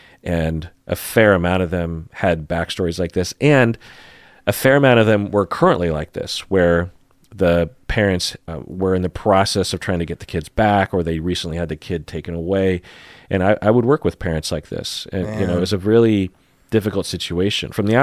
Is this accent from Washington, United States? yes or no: yes; Issaquah, Washington, United States; also born or lived in Sammamish; I grew up in Issaquah and Sammamish, where there was a sizable minority of the kids who were Mormon.